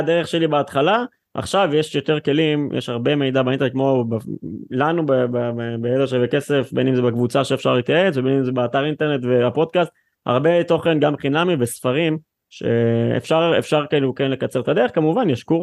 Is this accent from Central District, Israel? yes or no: yes; Rishon LeZion, Central District, Israel; בן 29 מראשון לציון